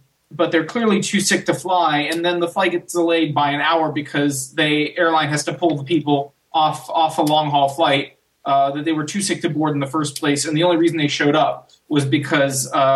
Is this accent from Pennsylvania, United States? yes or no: no; San Diego, California, United States; one of my favorite flights that I did quite a bit growing up in San Diego was San Diego, L.A.